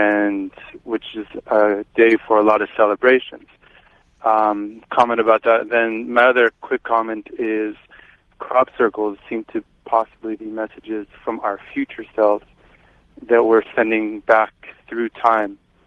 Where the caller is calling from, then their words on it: San Francisco, California, United States; I'm calling from San Francisco.